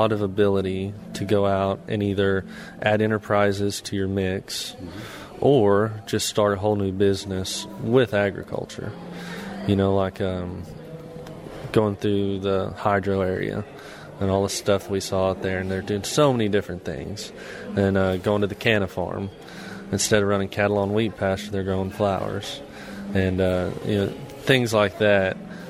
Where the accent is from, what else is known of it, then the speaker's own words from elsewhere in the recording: Hennepin, Oklahoma, United States; I'm from Hennepin, Oklahoma, which is south central Oklahoma. It's the Arbuckle Mountain area. You may be familiar with it. I am fourth generation on a family ranch.